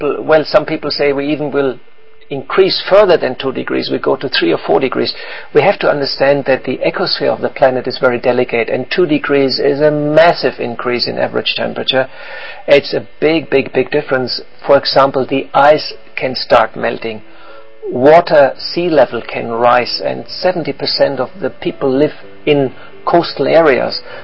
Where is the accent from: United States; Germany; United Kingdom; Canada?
Germany; I come from Germany, which you grow up with being a careful person.